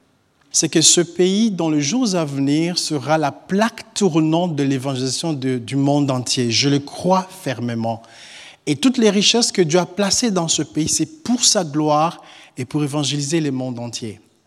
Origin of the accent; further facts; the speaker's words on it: DR Congo; Je viens du Congo, le deuxième plus grand pays d'Afrique. Après l'Algérie, c'est nous, en fait.